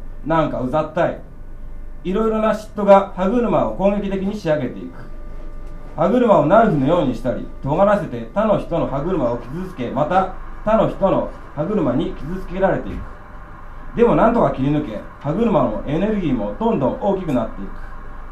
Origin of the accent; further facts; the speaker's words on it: Nagano, Japan; 今日長野県から来ました